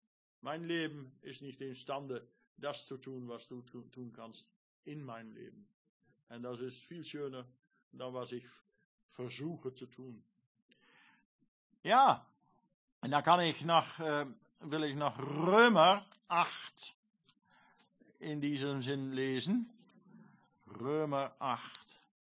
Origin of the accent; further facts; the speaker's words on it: Netherlands; German is a second language; Ich bin Holländer, also Deutsch ist nicht so einfach für mich.